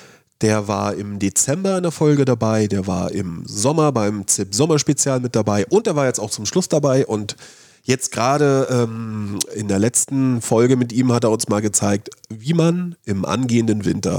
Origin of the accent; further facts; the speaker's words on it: Schwerin, Mecklenburg-Vorpommern, Germany; um Schwerin rum habe ich auch meine ersten Angelerlebnisse gehabt, weil Schwerin ist ja die Stadt der 7 Seen und Wälder